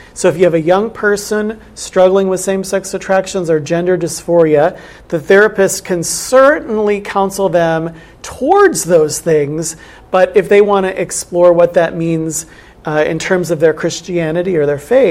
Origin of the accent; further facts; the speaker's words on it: North Dakota, United States; I grew up in Western North Dakota, went to a small little country Lutheran church on the prairie.